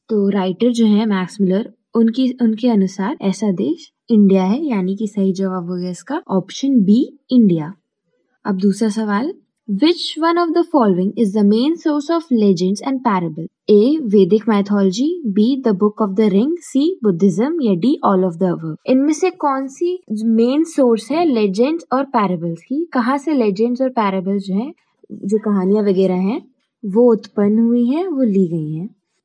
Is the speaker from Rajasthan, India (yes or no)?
yes; Jaipur, Rajasthan, India; मैं जयपुर से हूँ and I am doing my BA from वेनेसली Vidyapeeth.